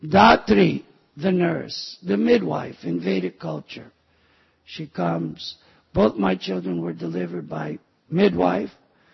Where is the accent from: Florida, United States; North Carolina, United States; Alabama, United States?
Alabama, United States; Mobile; born there; I was born in Mobile, Alabama, on a naval air base.